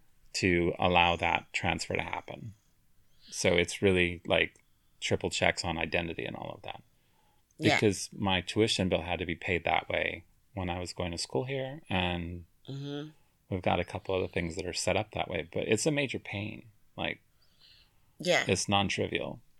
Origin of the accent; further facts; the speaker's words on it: United States; But as an American, there's extra paperwork that you have to take because of American law.